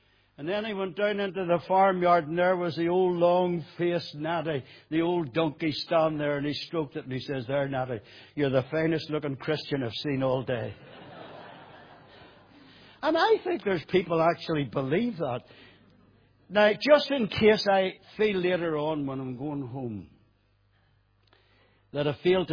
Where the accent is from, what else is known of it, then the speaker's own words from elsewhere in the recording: Belfast, Northern Ireland, United Kingdom; I came originally from East Belfast.